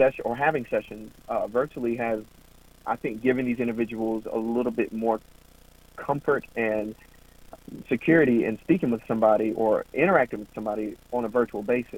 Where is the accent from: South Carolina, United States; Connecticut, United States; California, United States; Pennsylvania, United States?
South Carolina, United States; Columbia; now in North Charleston, United States; I live in North Charleston, South Carolina. I'm originally from Columbia